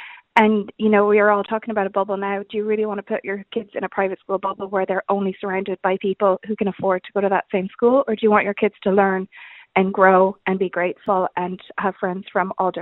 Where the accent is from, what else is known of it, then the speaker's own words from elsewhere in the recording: Canada; Yeah, I'm Canadian, so I've grown up in a different school system